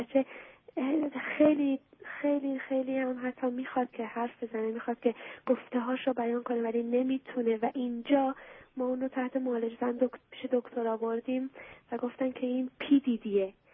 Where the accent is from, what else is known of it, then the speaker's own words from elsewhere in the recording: Iran; now in Israel; من از اسرائیل تماس می‌گیرم. ما 5 سال پیش از ایران اومدیم به اسرائیل.